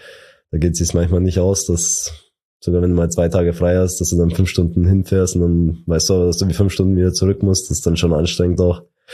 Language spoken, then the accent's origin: German; Straubing, Bavaria, Germany; Nee, direkt aufgewachsen bin ich in Straubing in der Stadt. Ich glaube, mit 10 Jahren sind wir dann in ein Dorf gezogen. Das war so circa 10 bis 15 Minuten von Straubing dann.